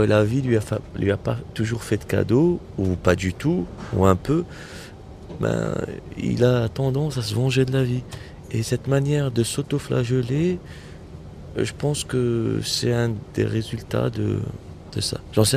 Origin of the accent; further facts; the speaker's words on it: Kabylie, Algeria; je me compare toujours à mon enfance kabyle en Algérie, qui est autre, avec notre culture, notre manière de vivre, notre mode de vie.